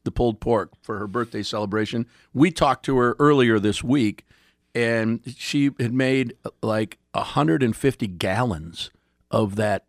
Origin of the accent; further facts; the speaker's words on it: Charlotte, North Carolina, United States; you know I'm from Charlotte, where I grew up anyway